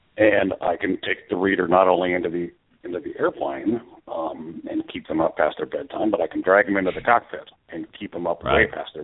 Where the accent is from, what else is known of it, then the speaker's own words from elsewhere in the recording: Kansas, United States; I grew up in Kansas, and there was three channels, and they were in black and white on the TV.